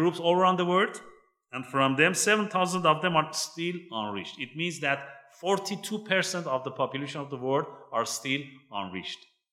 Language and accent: English; Iran; English is a second language; I'm coming from Iran, but I can say I cannot feel I'm living in a Christian country.